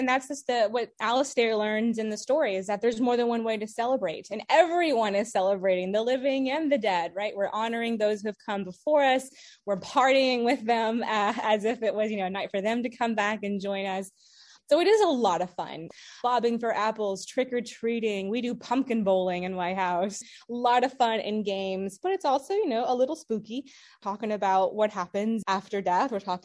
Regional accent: Bar Harbor, Maine, United States; I grew up, spent some time growing up in Bar Harbor.

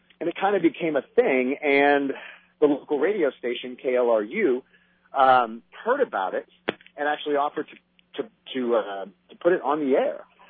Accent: Texas, United States; Although we're a little afraid of the cold. We are from Texas.

